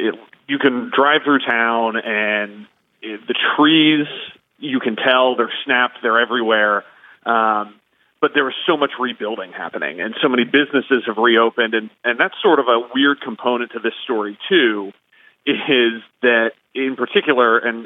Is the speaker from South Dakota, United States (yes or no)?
no; Beavercreek, Ohio, United States; I said this to everyone growing up in Beaver Creek, the sort of running joke when there was a tornado warning for Greene County was